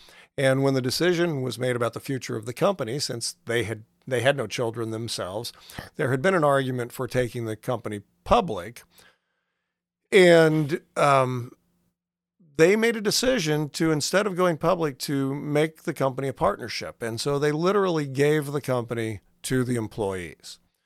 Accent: Godfrey, Illinois, United States; I grew up in the Alton Godfrey area.

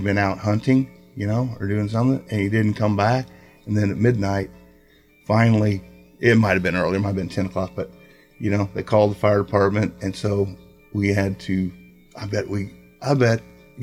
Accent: Hardin, Illinois, United States; I remember growing up in Hardin, Calhoun.

